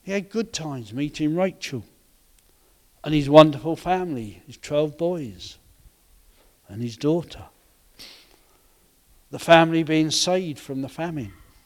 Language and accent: English; Reading, South East England, United Kingdom; moved away; also born or lived in Essex; We moved from Berkshire to Essex, from Reading in Berkshire to Brankery in Essex. Traumatic time for the family, for the three of us.